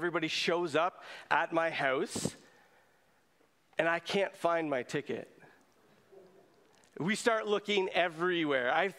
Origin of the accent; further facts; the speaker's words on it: Burlington, Ontario, Canada; Actually, one of my friends, I grew up in Burlington, one of my friends was afraid of Toronto.